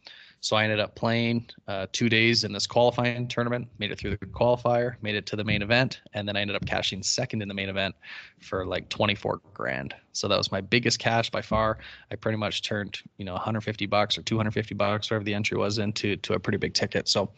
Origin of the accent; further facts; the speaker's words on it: Canada; where I am, the biggest sport is hockey. Like, being Canadian, we love our hockey. That's huge. It's a religion out here.